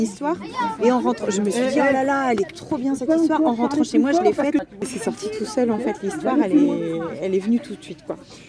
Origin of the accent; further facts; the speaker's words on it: Morlaix, Brittany, France; Je suis née à Morlaix. Le 2 octobre 1989. Non, Morlaix. C'est dans le Finistère, en fait. Je viens du Nord Finistère.